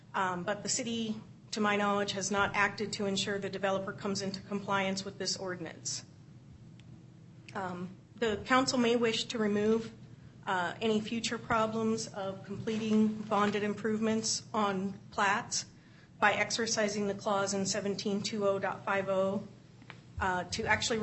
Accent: Black Diamond, Washington, United States; now in Bellevue, United States; I'm from Bellevue, and I grew up in Black Diamond.

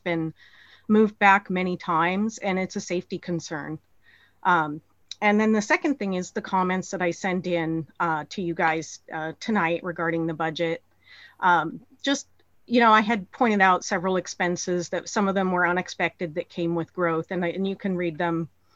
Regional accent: Black Diamond, Washington, United States; now in Bellevue, United States; I am a resident of Bellevue and I grew up in Black Diamond.

